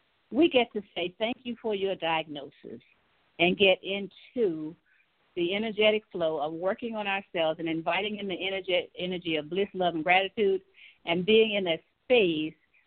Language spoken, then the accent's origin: English; the South, United States; I grew up in the South. I'm the sixth of seven children, and we were sharecroppers until I was 9 years old.